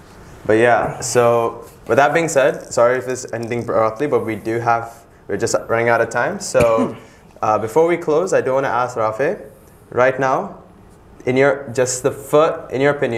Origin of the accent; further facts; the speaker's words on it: Sri Lanka; I'm from Sri Lanka.